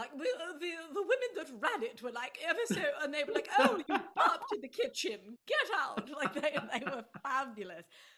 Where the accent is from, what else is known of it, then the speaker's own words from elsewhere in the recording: United Kingdom; now in United States; as British people